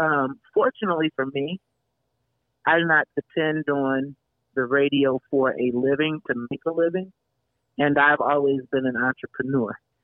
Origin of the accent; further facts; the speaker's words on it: Chicago, Illinois, United States; And I'm from Chicago, so I get it.